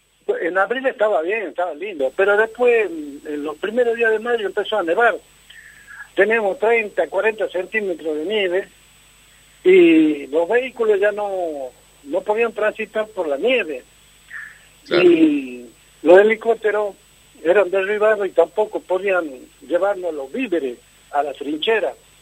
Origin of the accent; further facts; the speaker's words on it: Jujuy, Argentina; yo soy jujeño y combatí con el regimiento 8 de infantería con asiento en Comodoro Rivadavia.